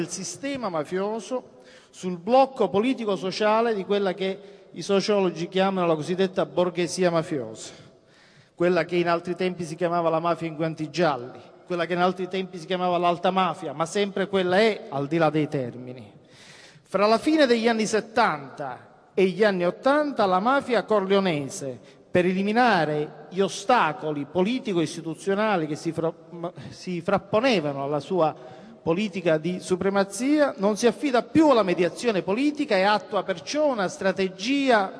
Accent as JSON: {"language": "Italian", "town": "Palermo", "region": "Sicily", "country": "Italy", "said": "Da palermitano ricordo bene una stagione tremenda"}